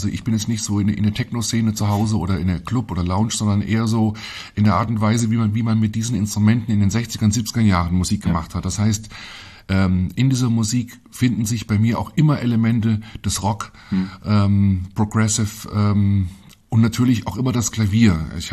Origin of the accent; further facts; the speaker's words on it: Fulda, Hesse, Germany; born there; Ich bin in Fulda geboren und zwar in den städtischen Kliniken.